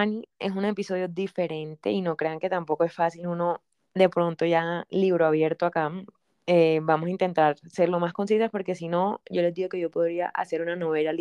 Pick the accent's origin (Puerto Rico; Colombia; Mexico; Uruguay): Colombia; Santa Marta, Magdalena; yo soy de Santa Marta. Mis papás me tuvieron súper jóvenes, mi mamá tenía 16 años, mi papá 18